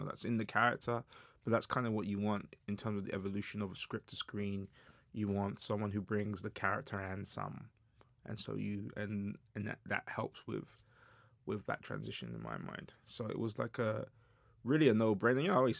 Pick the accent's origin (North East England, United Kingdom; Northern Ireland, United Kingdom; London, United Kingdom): London, United Kingdom; I'm from South London